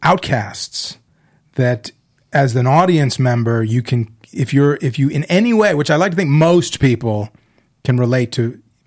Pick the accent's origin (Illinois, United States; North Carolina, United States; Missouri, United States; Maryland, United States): Illinois, United States; Chicago; In Chicago, they made movies when I was growing up in Chicago.